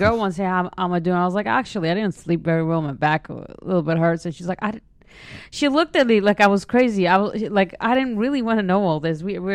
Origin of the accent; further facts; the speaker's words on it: Israel; English is a second language; I came from Israel